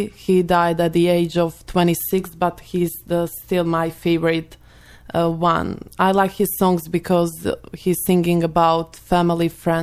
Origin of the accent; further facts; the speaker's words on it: Croatia; English is a second language; I'm from Croatia, a very small country in the Europe on the Adriatic coast.